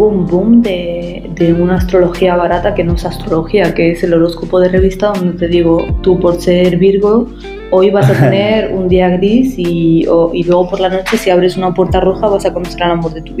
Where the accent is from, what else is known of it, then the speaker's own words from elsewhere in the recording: Madrid, Community of Madrid, Spain; nací en una familia de padres inmigrantes, que si los dos nacimos en Madrid, crecemos en Madrid, tenemos algunas cosas en común, como es la cultura